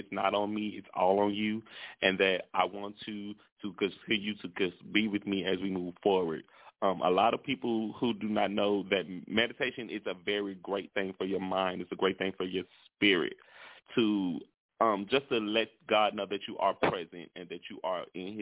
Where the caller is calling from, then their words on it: Shreveport, Louisiana, United States; I'm calling from Shreveport, Louisiana.